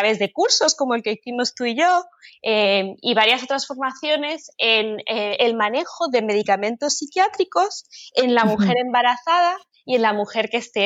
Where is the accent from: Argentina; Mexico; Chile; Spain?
Spain; moved away as an adult; now in New York, United States; Yo me crié en España. Y cuando terminé la carrera de medicina en Madrid, me mudé a los Estados Unidos, a Nueva York